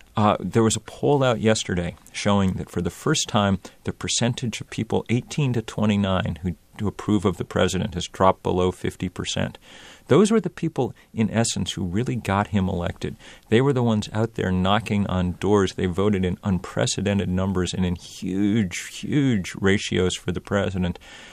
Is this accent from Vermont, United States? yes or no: yes; Vermont, United States; My home state of Vermont just had, as I said, because of climate change, the worst flooding we've ever experienced.